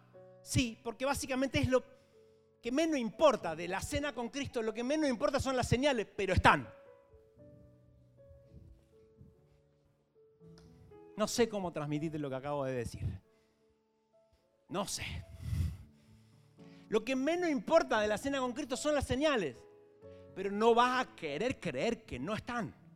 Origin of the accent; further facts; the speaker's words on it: Villa Allende, Córdoba, Argentina; nosotros, los villeros de Villa Allende, porque somos de Villa Allende